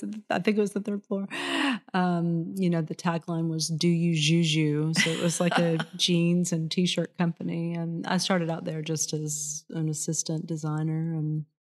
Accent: Florence, Alabama, United States; Well, Florence is my hometown.

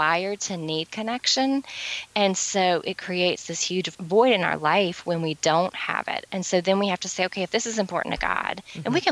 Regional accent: the South, United States; I'm from the South, so.

